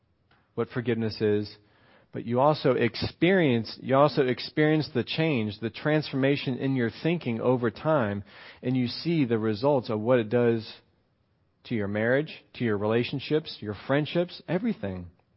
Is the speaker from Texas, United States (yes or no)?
yes; Texas, United States; That's how you know I'm from Texas, y'all, right?